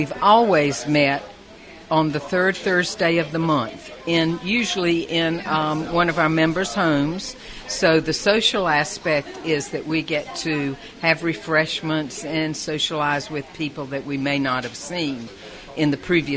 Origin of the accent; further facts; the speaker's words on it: Chester, South Carolina, United States; now in Rock Hill, United States; I grew up in Chester. So I came to Rock Hill about 25 years ago and am very happy here, but all roads still lead to Chester.